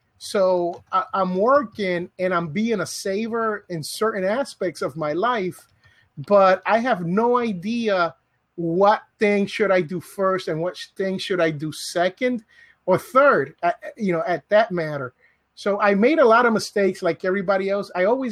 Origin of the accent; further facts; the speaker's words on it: Jersey City, New Jersey, United States; also born or lived in Bronx / Puerto Rico; And I'm actually originally from Jersey City, New Jersey. And I lived a few years in the Bronx